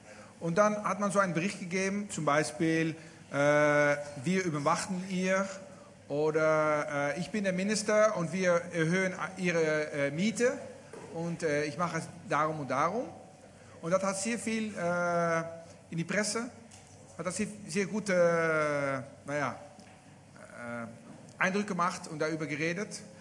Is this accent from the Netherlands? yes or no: yes; Netherlands; German is a second language; Ich bin aus den Niederlanden.